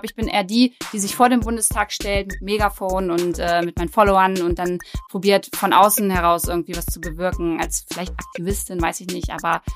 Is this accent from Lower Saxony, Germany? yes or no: yes; Braunschweig, Lower Saxony, Germany; ich komme aus Braunschweig, bin 29 Jahre alt